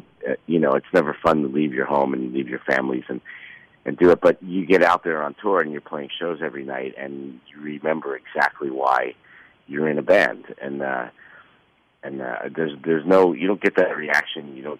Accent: New York City, New York, United States; Growing up in New York City and being a lifelong Yankee fan

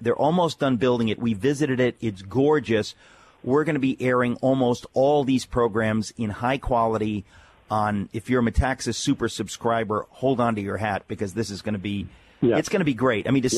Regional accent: United States; It's really outrageous. It makes me angry as an American.

